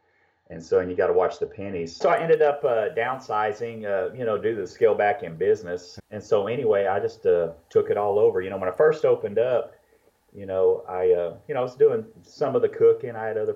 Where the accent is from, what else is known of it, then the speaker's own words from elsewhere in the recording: Lockhart, Texas, United States; I came from Lockhart, where I thought, here, growing up, everybody had secrets and everybody didn't like each other in barbecue.